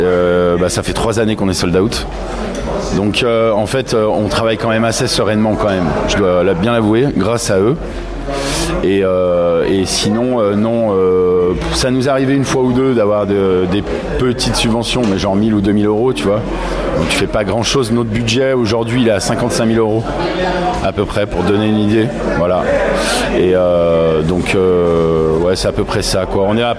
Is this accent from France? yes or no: yes; Montagny, France; moi j'habite sur la commune, j'ai grandi en fait à Montagny dans ce village